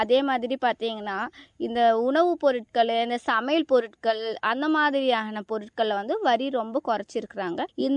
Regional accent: Tamil Nadu, India; நான் வந்து ராணிப்பேட்டை மாவட்டம் சேர்ந்தவர்.

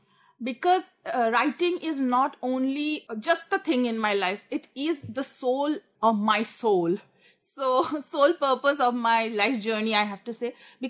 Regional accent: Assam, India; I was born in Assam and I was born into this family. I was the first child of the entire generation.

